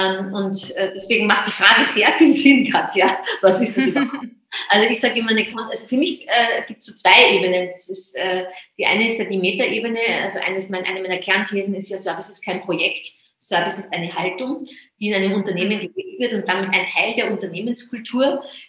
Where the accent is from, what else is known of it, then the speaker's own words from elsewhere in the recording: Austria; Ich bin, wie man vielleicht an meiner Sprache noch hört, ursprünglich Österreicherin. Ich komme aus dem Salzkammergut und bin reingeboren in so ein typisches österreichisches Mini-Familienhotelchen.